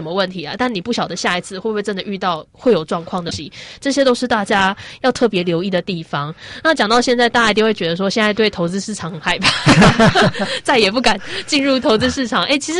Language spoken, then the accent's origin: Chinese; Taiwan; 就算我们台湾人很爱买的那些哦